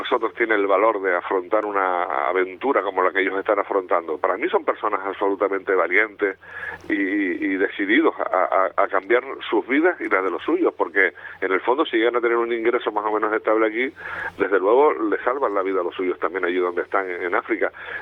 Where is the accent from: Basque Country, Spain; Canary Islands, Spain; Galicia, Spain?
Canary Islands, Spain; que somos emigrantes los canarios